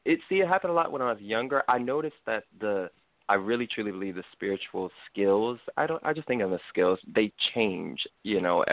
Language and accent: English; New York City, New York, United States; now in Austin, United States; I'm from New York City, but I'm in Austin, Texas right now.